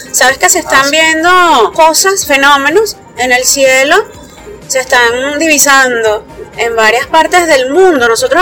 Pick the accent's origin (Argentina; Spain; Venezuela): Venezuela; Maracay, Aragua; Yo soy de Venezuela, Maracay específicamente.